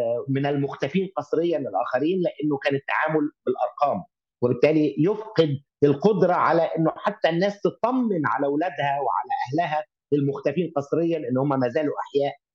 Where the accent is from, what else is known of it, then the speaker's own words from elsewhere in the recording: Egypt; وننكسر كمصريين لنا رغبة في الدفاع عن وطننا وعن مواطنينا